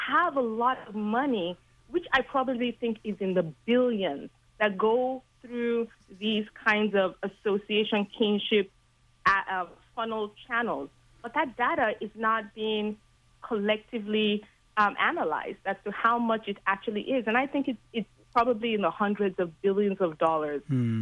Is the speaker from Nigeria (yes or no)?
yes; Nigeria; I'm a Yoruba person, I'm from Nigeria